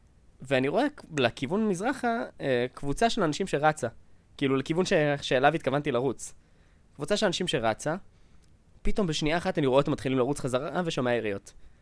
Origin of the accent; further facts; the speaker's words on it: Mishmar HaNegev, Southern District, Israel; גדלתי בקיבוץ במשמר הנגב ליד